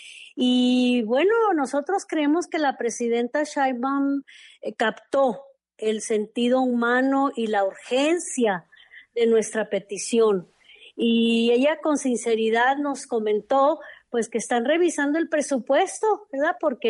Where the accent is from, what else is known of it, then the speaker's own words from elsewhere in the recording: Mexico; now in United States; Somos, bueno, los mexicanos que somos aproximadamente, que vivimos en Estados Unidos, somos como 12 millones.